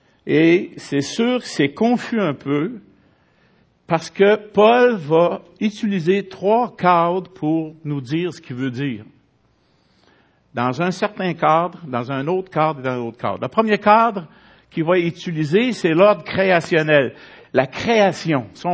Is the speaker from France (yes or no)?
no; Quebec, Canada; on est Québécois, mais il y a des Québécois de souche